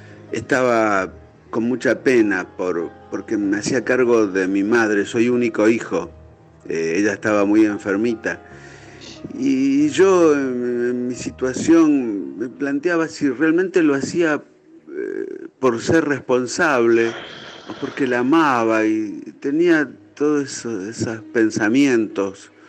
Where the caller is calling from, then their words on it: Mar del Plata, Buenos Aires Province, Argentina; de Mar del Plata.